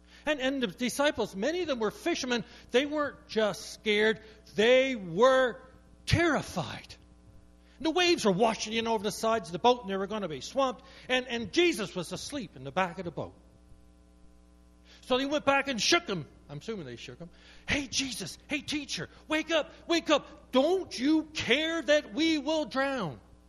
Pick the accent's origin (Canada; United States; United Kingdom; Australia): Canada; Newfoundland and Labrador; Now, I grew up in Newfoundland, right beside the ocean, and we saw lots and lots of strong storms, didn't we?